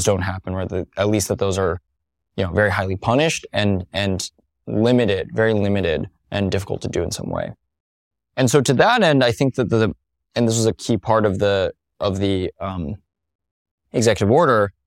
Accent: Los Alamos, New Mexico, United States; I grew up in Los Alamos, New Mexico. Parents, physicists at the lab, a lot of physicists at that lab.

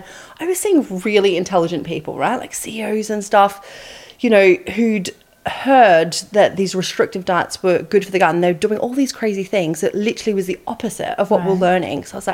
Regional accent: Australia; accent: bogan; I'm Australian. I feel like I need to declare that because my accent is, yeah, slightly bogan. So I grew up in Australia on a farm, right?

